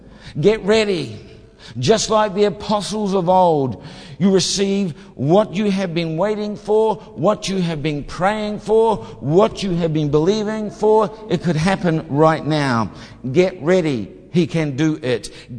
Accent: New Zealand; I'm a Kiwi. I can't help but get excited.

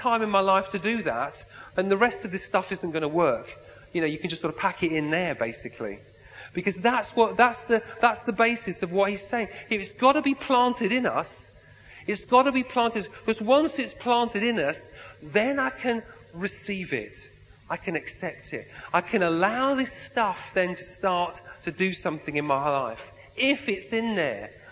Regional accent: Yorkshire and the Humber, United Kingdom; I'm a Yorkshireman, you see, so a bit of commonality there.

